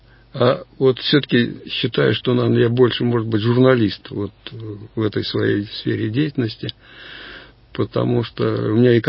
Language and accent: Russian; Volga region, Russia; Сам я волжанин и знаю по Волге, ко все, что там бывает.